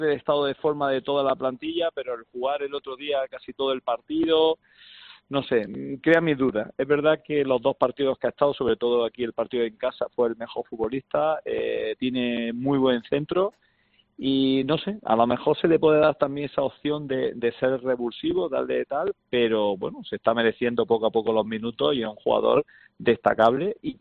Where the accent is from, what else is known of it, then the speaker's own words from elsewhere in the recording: Granada, Andalusia, Spain; now in Huesca, Spain; Jorge, nosotros somos de Granada y somos consorte en Huesca.